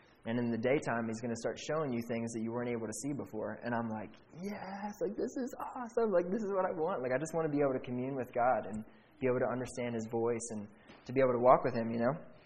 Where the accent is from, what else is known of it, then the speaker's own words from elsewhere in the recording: Maryland, United States; And we're like, we're from Maryland.